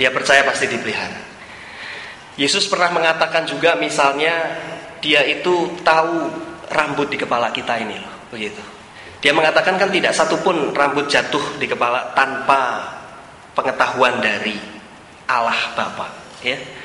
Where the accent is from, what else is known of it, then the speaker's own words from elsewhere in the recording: Jakarta, Indonesia; also born or lived in Magelang; Saya dari Magelang, saudara ya, saya dilahirkan di Magelang, kota kecil di Magelang, besarnya sih di Jakarta, tapi saya lahirnya di Magelang.